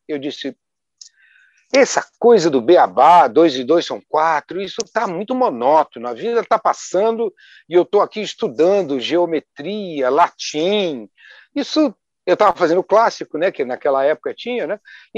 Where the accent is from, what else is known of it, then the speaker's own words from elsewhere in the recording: Rio de Janeiro, Brazil; born there; eu nasci no Rio de Janeiro.